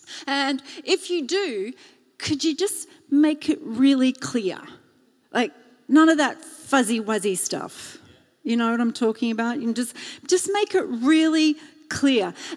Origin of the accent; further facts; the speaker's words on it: Australia; I know, I'm Australian.